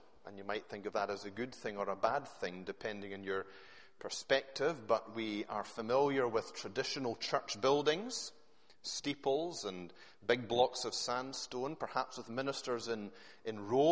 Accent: Glasgow, Scotland, United Kingdom; if it had not been for that geographical accident which saw me born into and brought up in the south side of Glasgow

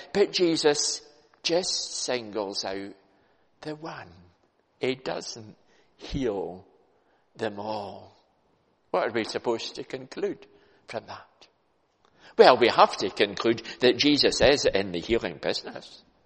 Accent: Kelso, Scotland, United Kingdom; I was brought up in the Borders in Kelso.

